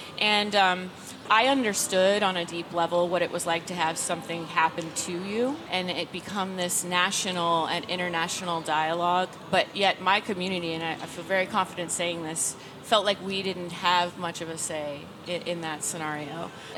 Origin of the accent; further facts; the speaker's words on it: Alaska, United States; I'm not from above the Arctic Circle, but I'm born and raised in Alaska. I've grown up in this bubble, in a community that's only accessible by boat or plane. And I grew up commercial fishing